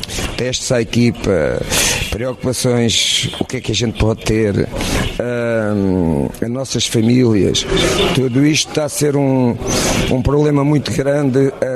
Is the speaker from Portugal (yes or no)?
yes; Portugal; eu sou português, sei muito, muito bem o que é que se está a passar em Portugal